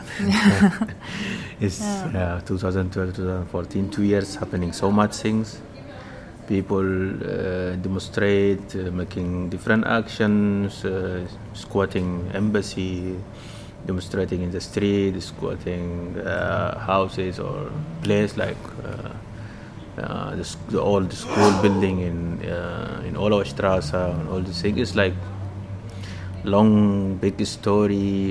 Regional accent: Sudan; English is a second language; For example, I come from Sudan

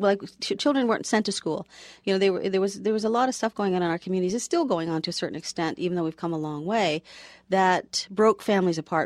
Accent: Toronto, Ontario, Canada; And a lot of the people that I grew up with were in the city. I grew up in Toronto

